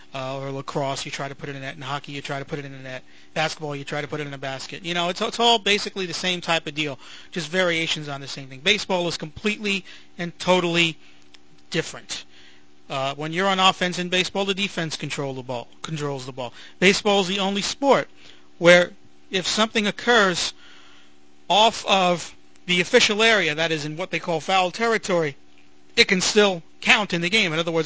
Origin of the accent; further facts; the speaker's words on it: Brooklyn, New York, United States; I grew up with baseball, and I grew up in Brooklyn, where baseball is practically a religion.